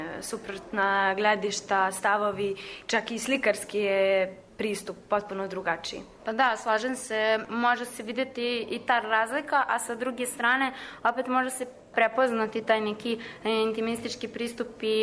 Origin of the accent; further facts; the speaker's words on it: Kragujevac, Šumadija and Western Serbia, Serbia; Ja dolazim iz Kragujevca, tu sam završila i fakultet